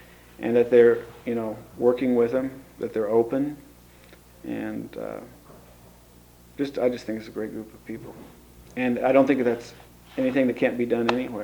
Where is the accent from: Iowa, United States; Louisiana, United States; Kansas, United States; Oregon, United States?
Kansas, United States; I'm originally from Kansas, and we've got the Ogallala Aquifer there